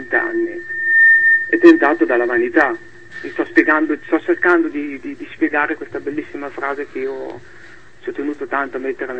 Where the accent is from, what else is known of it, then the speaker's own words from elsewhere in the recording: Parma, Emilia-Romagna, Italy; now in Reggio Emilia, Italy; Io sono di Parma ma vivo a Reggio